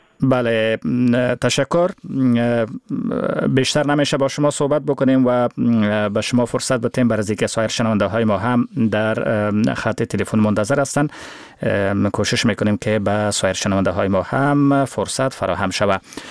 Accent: Afghanistan; بله از افغانستان هستیم.

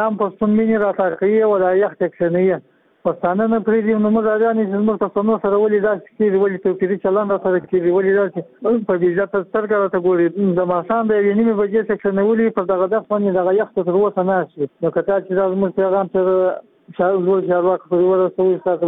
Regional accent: Kandahar, Afghanistan; زه د کندهار اوسیدونکو یم

